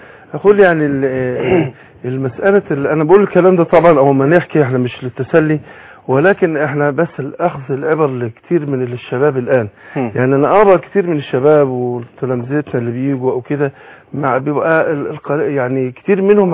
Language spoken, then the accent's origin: Arabic; Suez, Suez Governorate, Egypt; also born or lived in Mansoura; لكن انا كنت في المنصورة، انا اصلا من السويس، لكن احنا هاجرنا بعد الحرب 67،